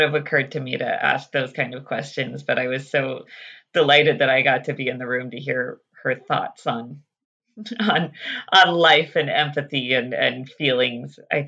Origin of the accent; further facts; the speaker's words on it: Santa Cruz, California, United States; I grew up in Santa Cruz, so I you know, grew up with the environmental surroundings and kind of the community connection to place and to the environment that we have here in Santa Cruz.